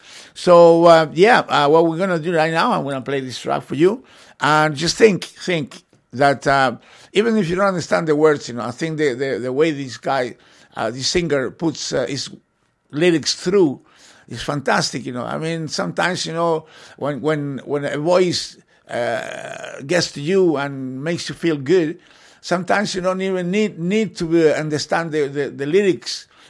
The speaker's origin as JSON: {"language": "English", "region": "England", "country": "United Kingdom", "tie": "born or raised there", "said": "Because I grew up here in England"}